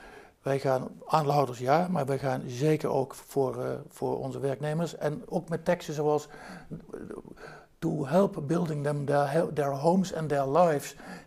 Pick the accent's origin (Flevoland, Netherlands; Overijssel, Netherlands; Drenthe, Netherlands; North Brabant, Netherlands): North Brabant, Netherlands; Eindhoven; Kijk, ik kom uit Eindhoven.